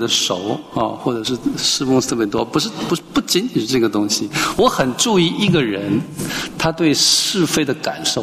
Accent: Hualien, Hualien County, Taiwan; 我来自台湾花莲，花莲就是有一个佛教的重地叫做慈济功德会，

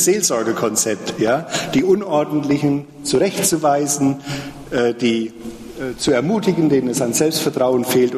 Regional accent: Wölmersen, Rhineland-Palatinate, Germany; Ich war bei uns in Wölmersen, wo ich herkomme, auf dem Campus, da ist ja eine Bibelschule.

